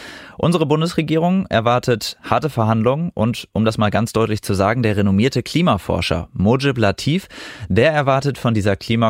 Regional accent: Osnabrück, Lower Saxony, Germany; in meiner Heimatstadt Osnabrück

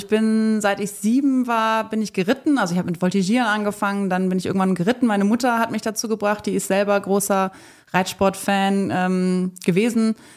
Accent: Haan, North Rhine-Westphalia, Germany; weil ich auch aus so einer ähnlich kleinen Stadt komme, wo ich groß geworden bin, in Hahn bei Hilden, Wuppertal.

